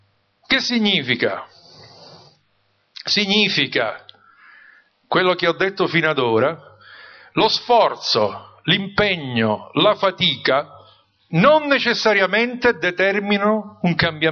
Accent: Palermo, Sicily, Italy; Io di solito ho dovuto imparare il siciliano perché era una lingua, i miei mi tenevano lontani da bambino, pur vivendo a Palermo, dalla popolazione locale

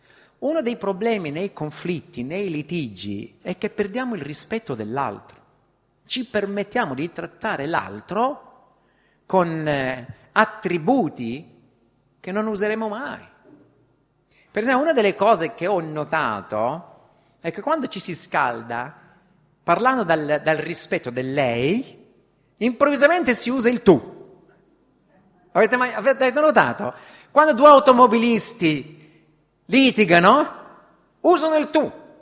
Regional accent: Calabria, Italy; ormai sono diventato italiano visto che sono cresciuto in Calabria, poi maturato in Italia, mi sento cittadino d'Italia.

